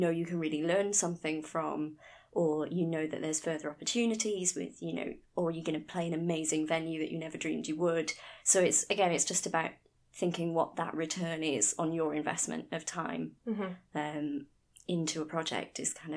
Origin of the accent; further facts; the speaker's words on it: Wales, United Kingdom; I'm Welsh, if you can't sort of tell that from my accent